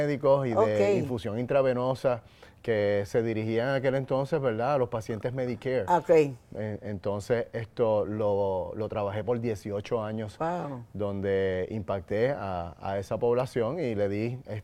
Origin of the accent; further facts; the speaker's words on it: Añasco, Puerto Rico; also born or lived in Mayagüez; Pues yo nací en Mayagüez, ¿verdad? Pero fui criado mis primeros años en Añasco.